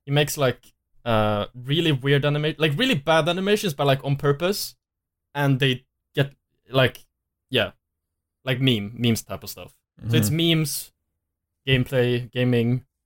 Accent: Sweden; first language Swedish; English is a second language; I think my English, unironically, is sometimes better than my Swedish, like my native language

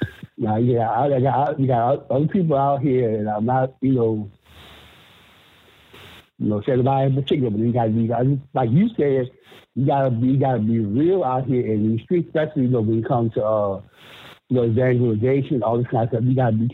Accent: Louisiana, United States; Like Booker said, I'm from Louisiana, so people talk about hot, and talk about it get cold down here

